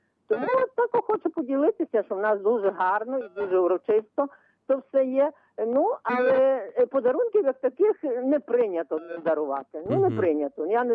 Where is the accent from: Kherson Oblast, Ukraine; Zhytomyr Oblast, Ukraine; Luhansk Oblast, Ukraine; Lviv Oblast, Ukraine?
Lviv Oblast, Ukraine; Zashkiv; я із Західної України, Львівщина.